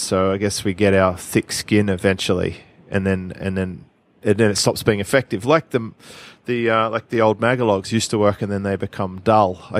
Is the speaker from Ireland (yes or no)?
no; Australia; Like as an Australian or having visited the UK a lot